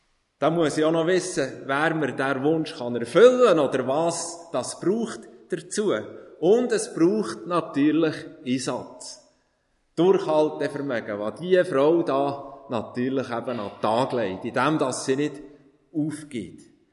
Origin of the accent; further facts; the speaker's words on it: Iseltwald, Bern, Switzerland; Gut, ihr, die von Iseltwald kommt, meinem Heimatort, jetzt, wo mein Schatten ist, will man über den See schwimmen, auf die Sonnenseite.